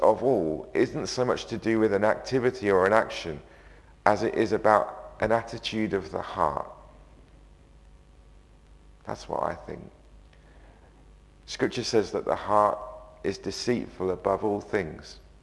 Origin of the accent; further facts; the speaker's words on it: United Kingdom; because I'm British.